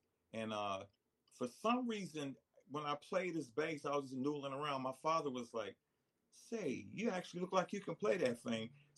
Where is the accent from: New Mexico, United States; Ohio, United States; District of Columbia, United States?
District of Columbia, United States; Washington; So when I started out, we went to church on Sundays where I grew up over in Southwest D.C.